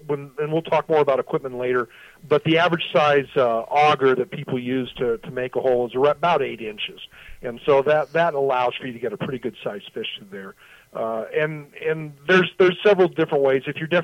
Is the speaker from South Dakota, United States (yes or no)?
yes; South Dakota, United States; now in Nevada, United States; Yeah, I'm from South Dakota, so we did a lot of ice fishing up there.